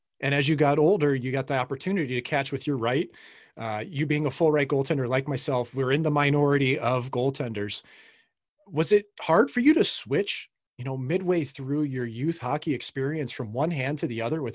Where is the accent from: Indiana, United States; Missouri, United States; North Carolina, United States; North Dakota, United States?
Missouri, United States; St. Louis; You know, for someone like myself growing up in St. Louis, and my dad was an off-ice official, my grandpa was. And so I saw all those games at the old Kiel Center.